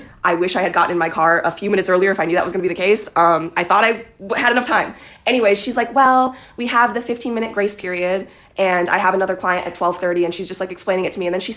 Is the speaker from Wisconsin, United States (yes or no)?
yes; Wisconsin, United States; now in Los Angeles, United States; Like, I come from Wisconsin. Maybe things are just different here in California